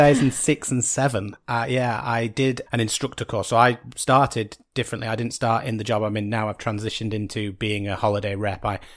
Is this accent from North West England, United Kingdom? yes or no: yes; Bolton, North West England, United Kingdom; now in Mayrhofen, Austria; I'm from Bolton in the UK, where there are zero mountains.